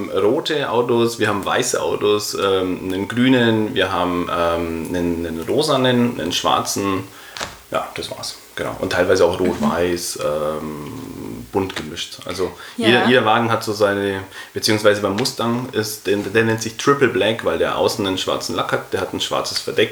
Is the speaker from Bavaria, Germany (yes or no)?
yes; Nuremberg, Bavaria, Germany; bin aus Nürnberg